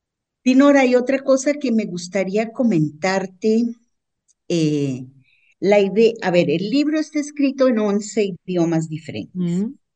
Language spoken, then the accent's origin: Spanish; Colombia; born there; yo nací en Colombia